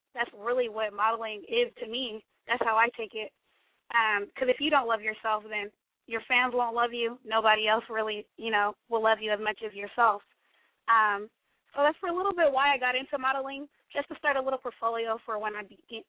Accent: Hayward, California, United States; Well, I am from Hayward, California

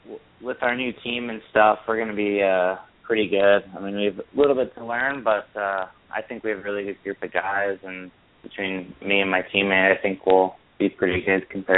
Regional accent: Los Angeles, California, United States; growing up in Los Angeles, we had X Games here for so long

